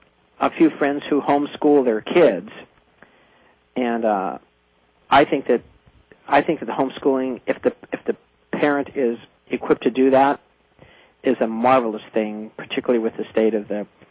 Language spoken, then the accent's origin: English; Denver, Colorado, United States; And I grew up in Denver, and my first instrument I played was the drums.